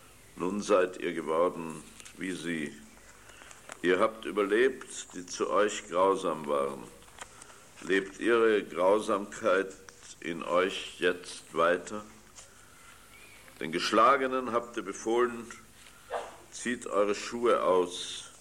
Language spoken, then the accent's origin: German; Austria; moved away; Auch in Österreich, meiner Heimat. Ich bin heute auch wieder außer britischer Staatsbürger, auch wieder österreichischer Staatsbürger.